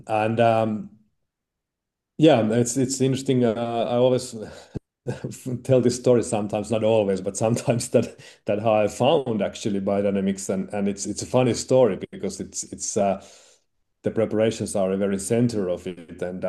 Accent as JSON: {"language": "English", "town": "Helsinki", "region": "Uusimaa", "country": "Finland", "tie": "born or raised there", "second_language": "English", "said": "because I come from Helsinki. I'm a city-born person"}